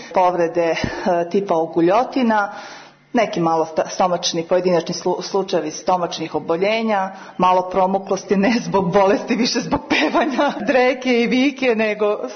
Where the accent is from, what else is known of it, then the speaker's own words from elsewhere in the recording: Novi Sad, Vojvodina, Serbia; dolazim iz Novog Sada.